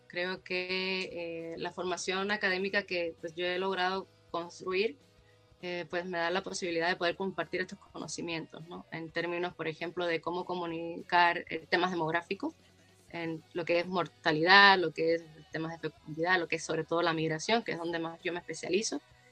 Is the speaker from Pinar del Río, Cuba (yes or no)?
yes; Pinar del Río, Cuba; en la prensa impresa de Pinar del Río, que es de donde yo soy natal.